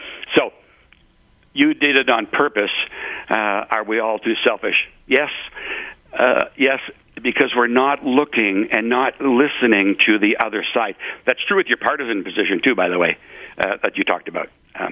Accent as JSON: {"language": "English", "region": "Ontario", "country": "Canada", "tie": "born or raised there", "said": "I grew up in Northern Ontario in a mining town."}